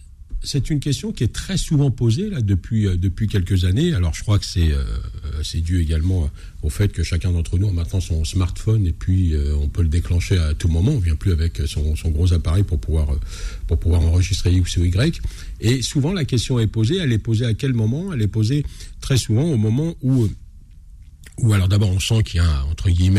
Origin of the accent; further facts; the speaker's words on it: Algeria; Et pas parce que je suis algérien, hein, que je dis ça, non.